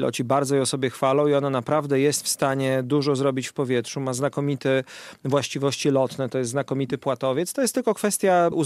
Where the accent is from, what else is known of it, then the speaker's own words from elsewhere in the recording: Podlaskie Voivodeship, Poland; Przecież ja jestem z Podlasia